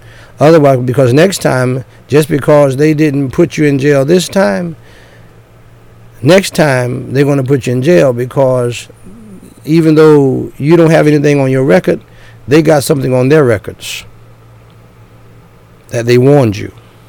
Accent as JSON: {"language": "English", "country": "United States", "tie": "born there", "said": "I thank God I was born in America. I am an American."}